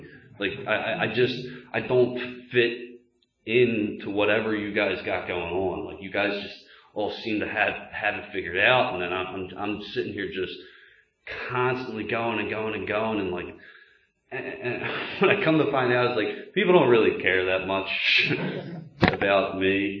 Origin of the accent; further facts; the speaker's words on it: Pennsylvania, United States; I'm from Delaware County, we kind of consider this bumfuck PA, but even further out, bumfuck PA.